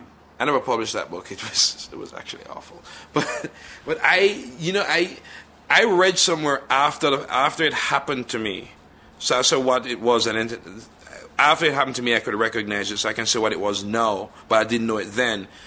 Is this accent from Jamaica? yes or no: yes; Jamaica; Growing up in Jamaica, the bulk of the literature books you read are Victorian.